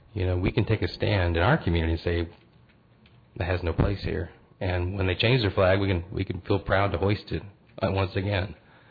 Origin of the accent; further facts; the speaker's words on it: the South, United States; And I'm a white guy. I probably shouldn't be up here talking about this, but I grew up in the South.